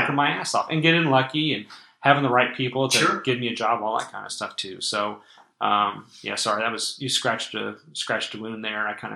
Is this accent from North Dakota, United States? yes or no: no; Overland Park, Kansas, United States; I grew up a single parent family. I mean, you know, I'm not just from South Overland Park.